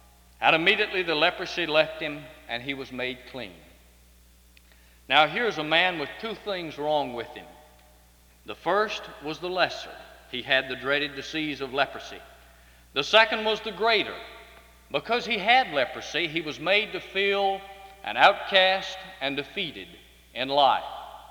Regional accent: Seneca, South Carolina, United States; If you traveled on Highway 59 out of my hometown of Seneca, South Carolina, soon you'd come upon a section of the country called Snow Creek.

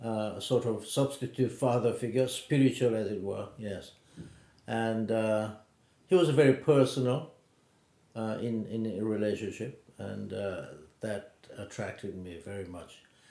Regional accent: North Korea; moved away; also born or lived in South Korea; I'm originally from North Korea. Our family fled to South before Korean War in 1950.

